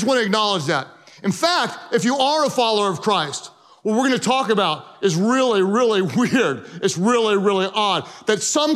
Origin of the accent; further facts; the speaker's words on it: Oklahoma, United States; but I am from Oklahoma. And I do not know where Spiro, Oklahoma is.